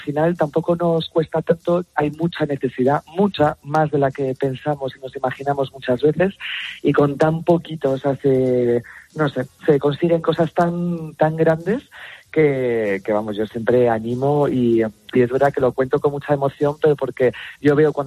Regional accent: Côte d’Ivoire; yo nací en Costa de Marfil y bueno, viví ahí unos años, viví varios años y luego he estado viajando

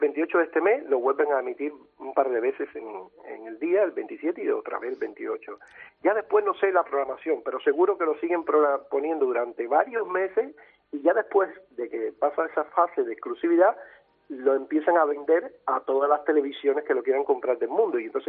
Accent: Cuba; born there; tengo una mezcla rara, pero bueno, casi todo español por todos lados, ¿eh? Porque nací en Cuba, pero mis padres son españoles, mis abuelos, mis bisabuelos, mis tatarabuelos.

